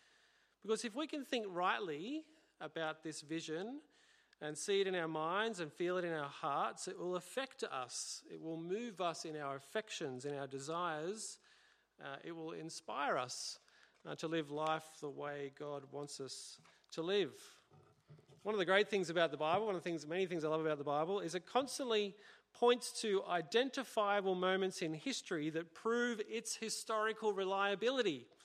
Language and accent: English; Sydney, New South Wales, Australia; I grew up in the West, and I'm a real Westie Bogan at heart, if you get to know me.